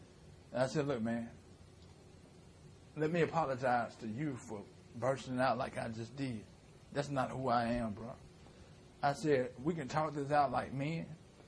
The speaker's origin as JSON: {"language": "English", "town": "Memphis", "region": "Tennessee", "country": "United States", "said": "I had to catch myself. I'm from Memphis, man."}